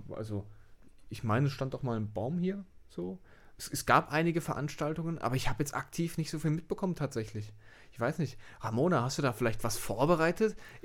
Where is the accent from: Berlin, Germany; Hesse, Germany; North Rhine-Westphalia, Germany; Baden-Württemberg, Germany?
Baden-Württemberg, Germany; Kuppenheim; Ich komme ja aus Nähe Rastatt da, aus Kuppenheim.